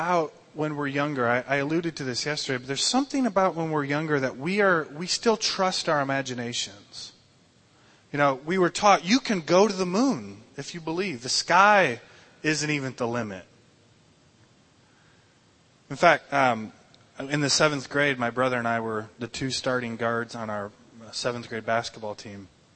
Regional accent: Michigan, United States; now we're from Michigan, so we learned to shovel the snow off the driveway and just deal with all the elements.

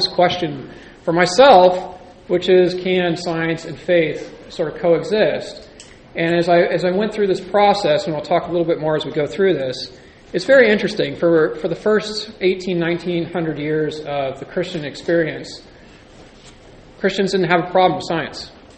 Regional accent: San Jose, California, United States; I came from the Bay Area. I grew up in San Jose.

